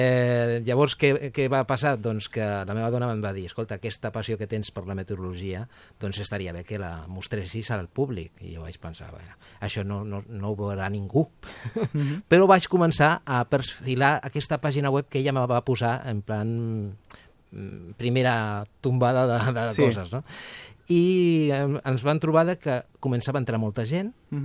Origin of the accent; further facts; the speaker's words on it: Badalona, Catalonia, Spain